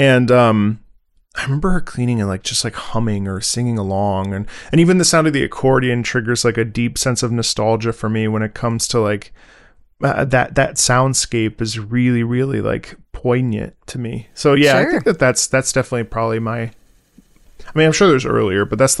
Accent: United States; I grew up in the United States, but my family is originally from Italy.

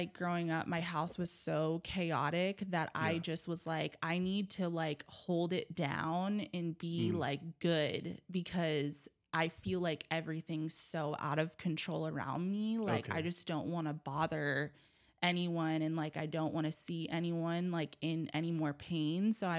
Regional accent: Hawaii, United States; And then, you know, like growing up in Hawaii was beautiful in so many ways, hard in some. You know, like I was a white kid in Hawaii.

